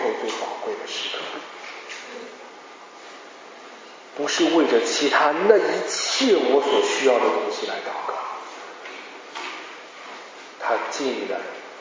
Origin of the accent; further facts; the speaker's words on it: China; 当我作为一个来自中国的学生来到北美上学的时候，我也感受到我们太多的不一样